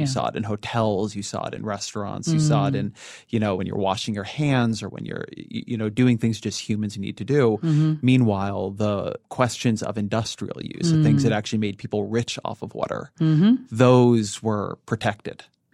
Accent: California, United States; which is I'm Californian, and we have gone through in recent years some terrible droughts.

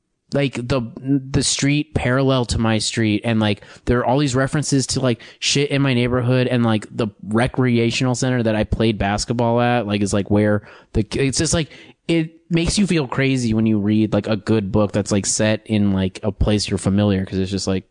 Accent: St. Paul, Minnesota, United States; I grew up in St. Paul, Minnesota

